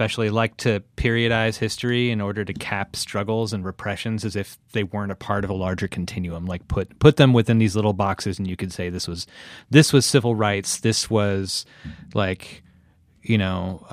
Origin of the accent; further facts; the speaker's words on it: West Coast, United States; I grew up on the West Coast